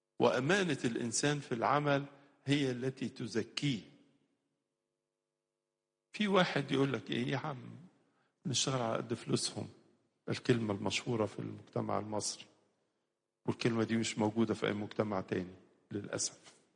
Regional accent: Egypt; عندنا في مصر

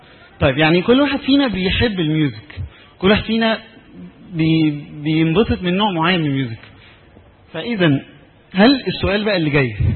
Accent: Egypt

